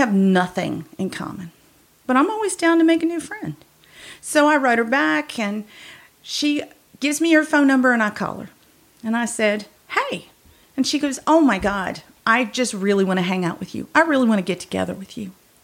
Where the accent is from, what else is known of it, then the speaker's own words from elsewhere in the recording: the South, United States; I was the only girl growing up in the South with five brothers.